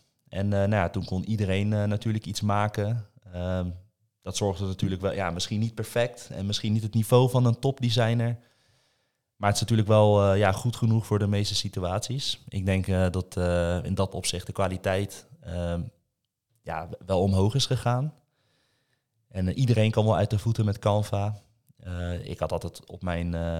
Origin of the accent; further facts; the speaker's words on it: Netherlands; En ik denk dat wij als Nederlander ooit allemaal in ons leven wel eens een keer in Curaçao zijn geweest.